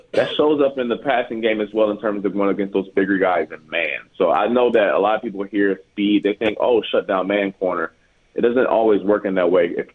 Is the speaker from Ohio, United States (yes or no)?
yes; Cleveland, Ohio, United States; I mean, I'm from Cleveland, and I see Denzel Ward, who has a very similar frame to Max Harrison